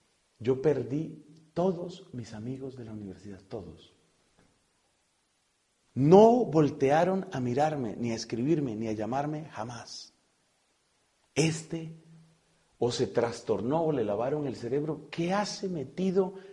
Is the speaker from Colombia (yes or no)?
yes; Colombia; now in Spain; Colombia no está tan secularizada como España. El temperamento en promedio en mi país es menos fuerte. Aquí yo digo que España vive como con esta letra, ¿no?